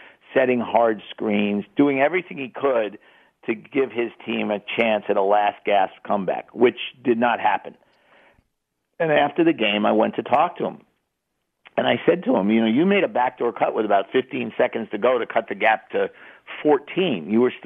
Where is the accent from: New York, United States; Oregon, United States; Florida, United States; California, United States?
New York, United States; New York City; And I grew up with it in New York City. I used to ride the subway up to Columbia when Columbia was good, believe it or not, in the late 60s and early 70s.